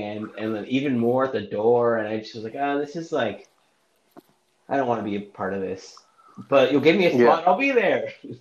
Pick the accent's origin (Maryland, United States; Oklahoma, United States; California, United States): California, United States; also born or lived in San Francisco; I'm not from SF. I'm from SoCal, but I moved to SF for college.